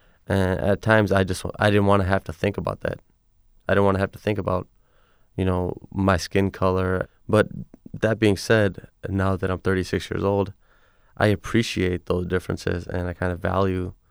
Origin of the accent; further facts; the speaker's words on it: Milwaukee, Wisconsin, United States; also born or lived in India; Our entire family came to Wisconsin in 1982. We immigrated from India, and typical immigration stories were you come with $35 in your pocket, and you work and you work and you work and you work hard, and eventually things turn out for you, and you know, you're growing up as a Sikh in Milwaukee.